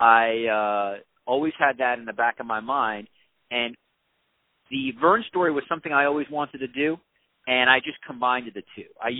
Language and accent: English; New York, United States; So the SEC, I probably, as a New Yorker, I probably watch the SEC Network